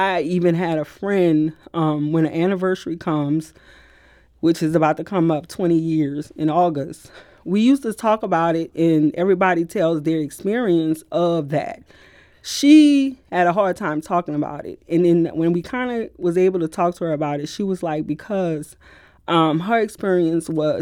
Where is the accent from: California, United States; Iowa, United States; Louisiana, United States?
Louisiana, United States; New Orleans; So I'm from New Orleans, Louisiana. And in 2005, we experienced Hurricane Katrina, which flooded the city.